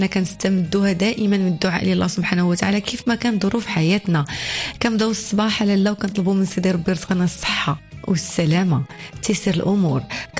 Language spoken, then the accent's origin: Arabic; Morocco; على هذه الفرحة اللي رسمتوها اليوم في قلوبنا احنا كمغاربة